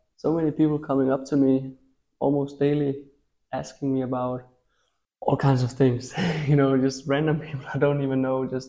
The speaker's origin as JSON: {"language": "English", "town": "Copenhagen", "region": "Capital Region of Denmark", "country": "Denmark", "lives_now": "Karlsruhe, Germany", "said": "I'm from Denmark, Copenhagen. And I've been at KIT since the beginning of March. And here I'm studying mechanical engineering."}